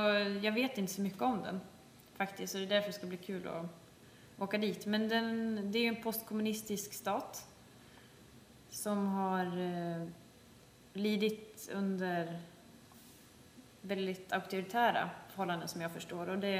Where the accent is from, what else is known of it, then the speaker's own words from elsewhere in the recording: Sundsvall, Västernorrland County, Sweden; Huvudstaden är ungefär dubbelt så stor som min hemstad Sundsvall.